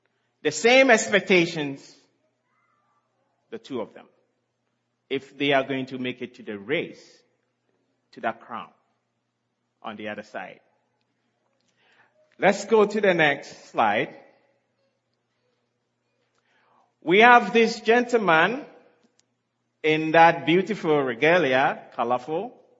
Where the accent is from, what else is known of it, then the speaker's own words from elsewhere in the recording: Canada; As a Canadian, I also belong to the Queen of England.